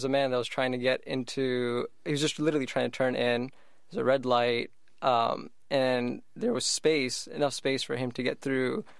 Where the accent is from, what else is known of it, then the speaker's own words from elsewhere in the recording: Dallas, Texas, United States; now in Bay Area, United States; So, born and raised in Dallas, Texas, and also considering the fact that for me, I'm only seeing this kind of unravel in more recent years, I feel right now I'm blessed to be in the Bay Area